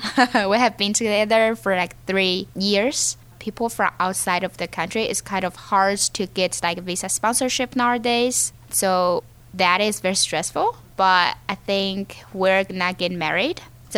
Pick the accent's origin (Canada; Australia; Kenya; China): China; Chengdu, Sichuan; moved away as an adult; now in Pittsburgh, United States; I'm from China. I was born in Chengdu, which is famous for pandas and hot pots. So my hometown is not like Pittsburgh. So it snows very, very rarely.